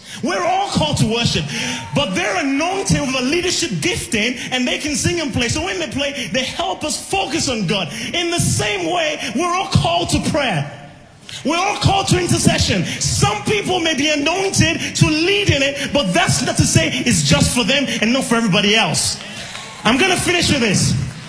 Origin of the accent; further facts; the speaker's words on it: Manchester, North West England, United Kingdom; I came all the way from Manchester in the United Kingdom.